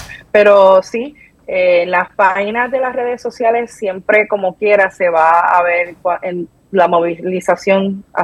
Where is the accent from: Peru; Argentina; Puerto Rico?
Puerto Rico; a nosotros como puertorriqueños, nos van a desplazar